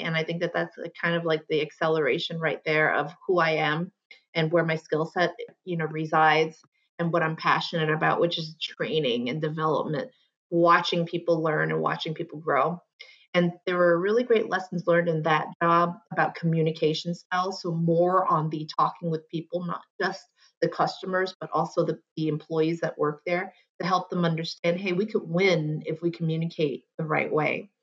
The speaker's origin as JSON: {"language": "English", "town": "New York City", "region": "New York", "country": "United States", "tie": "born or raised there", "said": "I'm from New York City. I grew up in Queens and Long Island. So I've been around very intense people. And I believe this is the ground where I learned to communicate."}